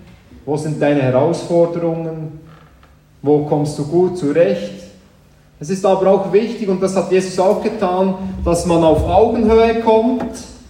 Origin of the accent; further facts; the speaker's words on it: Trimstein, Bern, Switzerland; der zieht da bei Trimstein durch, das ist bei meinem Elternhaus, wo ich aufgewachsen bin.